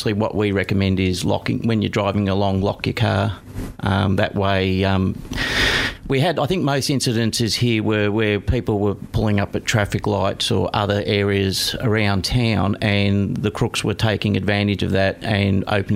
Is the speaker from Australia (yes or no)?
yes; Victoria, Australia; I came from the Masson Ranges, nice country area, as I was saying, and I came back to working in town here